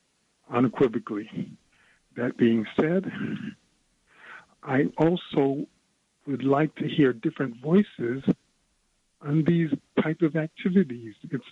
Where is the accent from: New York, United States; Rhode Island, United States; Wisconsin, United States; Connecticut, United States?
New York, United States; Brooklyn; now in Monmouth County, United States; I hail from Brooklyn. I'm currently in Central Jersey hell, Monmouth County, Crimson Red Trump territory.